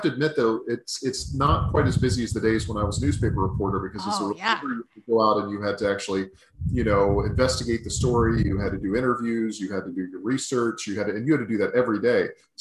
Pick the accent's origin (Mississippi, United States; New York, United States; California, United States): Mississippi, United States; they had to break it to Joan that I was actually from Mississippi.